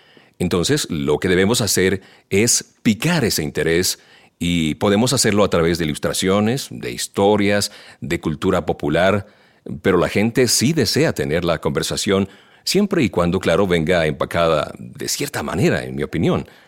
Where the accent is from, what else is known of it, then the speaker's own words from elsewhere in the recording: Detroit, Michigan, United States; Spanish is a second language; Ahora bien, yo soy de Detroit. Detesto a los Chicago Bulls.